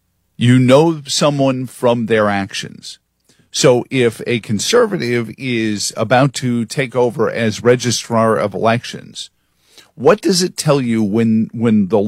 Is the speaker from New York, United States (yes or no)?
yes; New York City, New York, United States; I like to think I'm abundantly polite, but I grew up in New York City.